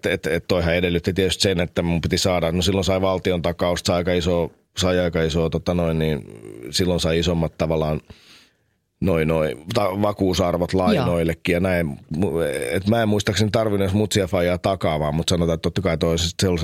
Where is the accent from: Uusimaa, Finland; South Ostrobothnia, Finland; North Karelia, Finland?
Uusimaa, Finland; Helsinki; Me muutettiin, kun mä olin 11 sinne Puistolaan Kronikasta.